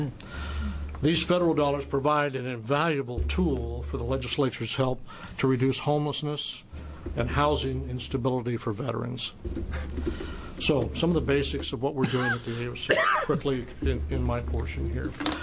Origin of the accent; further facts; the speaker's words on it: The Dalles, Oregon, United States; from the Dalles, Oregon, part of Representative Huffman's district